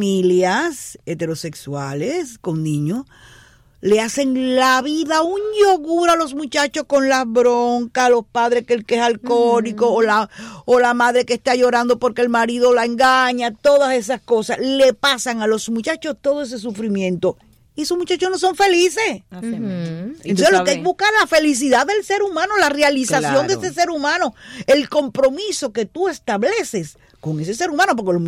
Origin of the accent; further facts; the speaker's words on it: Cuba; moved away; yo vine de Cuba